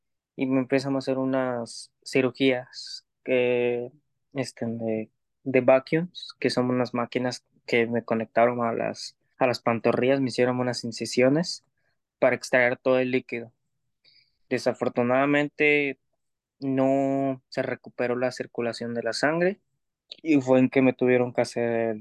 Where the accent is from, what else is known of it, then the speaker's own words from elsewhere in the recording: Mérida, Yucatán, Mexico; now in Canada; Sí, soy de Mérida, Yucatán.